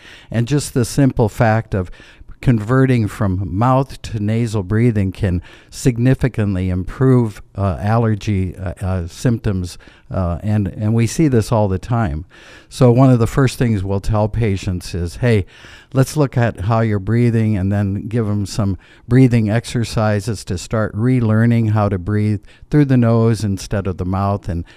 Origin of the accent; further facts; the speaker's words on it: Clarkson, Nebraska, United States; now in Norfolk, United States; Clarkson, Nebraska, a small town, grocery business.